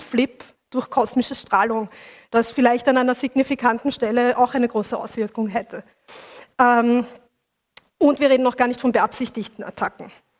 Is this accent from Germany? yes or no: no; Austria; weil bei uns in Österreich wurde extra Internet über Internetwahlen diskutiert